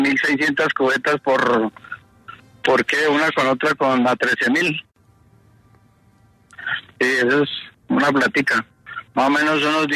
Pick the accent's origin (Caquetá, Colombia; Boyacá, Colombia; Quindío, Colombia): Boyacá, Colombia; Guayatá; Yo vengo de Guayatá, Boyacá.